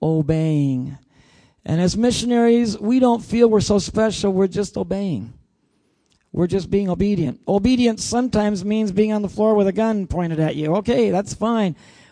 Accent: Bolivia; I grew up in Bolivia. I'm an M.K. I was taken as contraband into Bolivia.

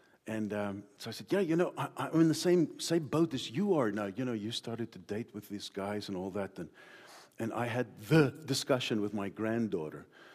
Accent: South Africa; you heard I'm from South Africa, and even in South Africa I was in pastoral ministry

